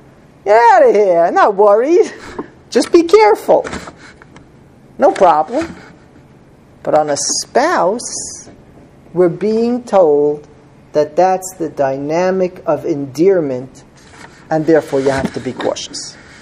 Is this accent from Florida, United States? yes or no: no; Muncie, Indiana, United States; I remember a couple when I was growing up in Muncie.